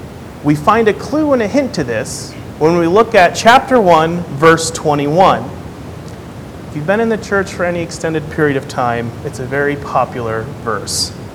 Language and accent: English; Chicago, Illinois, United States; my wife and I come from Chicago, Illinois. I actually grew up here.